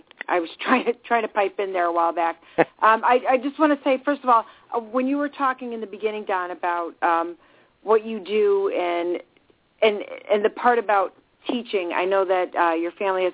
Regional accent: Cleveland, Ohio, United States; We're from Cleveland. We're based here in Cleveland, Ohio.

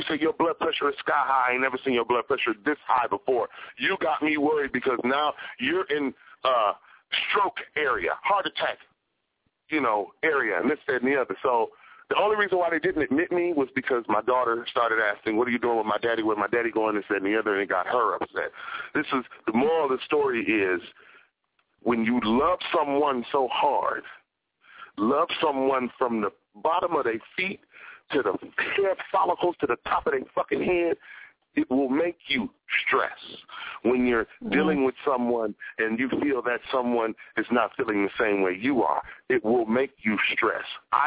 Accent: Detroit, Michigan, United States; In case y'all don't know, I'm straight from the 313. I'm from the East Coast. But I've been out here banging.

